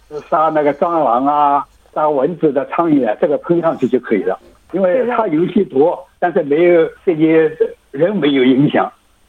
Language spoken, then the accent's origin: Chinese; China; now in Australia